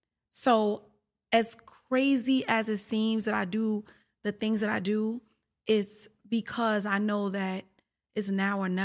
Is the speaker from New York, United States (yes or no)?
yes; Bronx, New York, United States; I'm from the Bronx. I can say whatever I want to say about my goddamn state, all right?